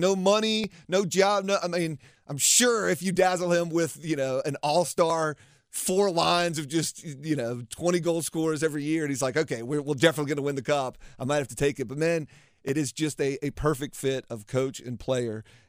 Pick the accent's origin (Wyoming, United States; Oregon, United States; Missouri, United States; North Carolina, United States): North Carolina, United States; Raleigh; I grew up here in North Carolina, Rod. I'm a Raleigh native